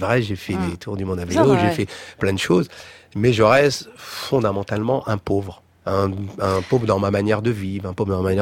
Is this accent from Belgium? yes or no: no; France; En tant que Français